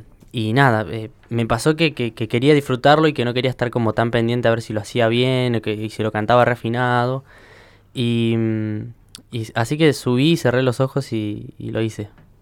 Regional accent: Zapala, Neuquén, Argentina; Soy nacido en Zapala, neuquino.

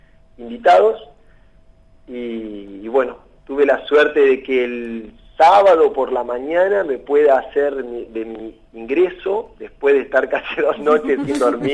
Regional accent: Neuquén, Argentina; moved away as an adult; also born or lived in Roca / Buenos Aires; now in Brazil; Bueno, estudié y hice toda mi adolescencia en Neuquén. Me fui a estudiar 2 años a Roca, después pasé por Buenos Aires, estudié comunicación social. Ajá. Y desde 2013 estoy en prácticamente directo en Río de Janeiro.

